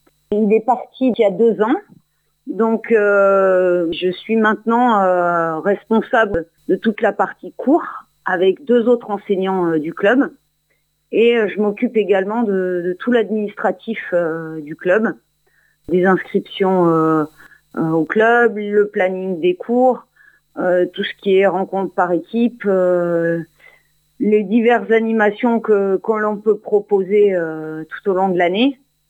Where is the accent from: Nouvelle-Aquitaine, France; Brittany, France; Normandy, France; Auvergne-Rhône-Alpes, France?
Auvergne-Rhône-Alpes, France; Romans-sur-Isère; also born or lived in Lyon; J'ai commencé l'enseignement dans ma région natale, donc la Drôme, à Romans-sur-Isère